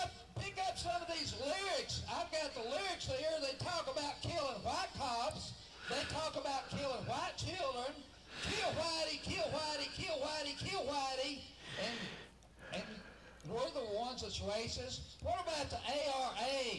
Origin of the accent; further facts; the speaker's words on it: Tennessee, United States; born there; We're Americans. I was born in Knox County, Tennessee.